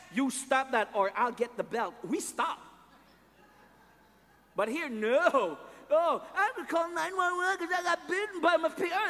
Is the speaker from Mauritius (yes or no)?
no; Philippines; now in United States; The problem with Americans today, I'm Filipino, so I can say this.